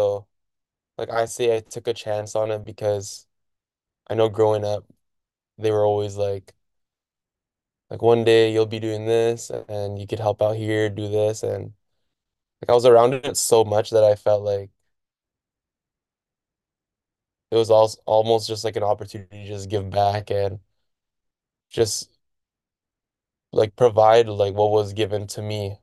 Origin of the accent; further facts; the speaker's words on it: Vancouver, British Columbia, Canada; I'm 24 and was born and raised here in Vancouver, specifically the Mount Pleasant area. I was raised here, like I said, and I've lived here ever since.